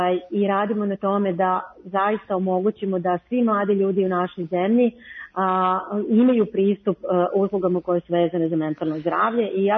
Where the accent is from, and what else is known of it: Serbia